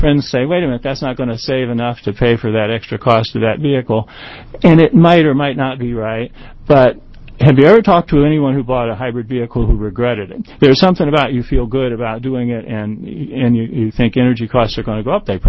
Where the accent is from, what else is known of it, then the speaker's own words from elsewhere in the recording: Beaverton, Oregon, United States; I'm a businessman from Beaverton, Oregon.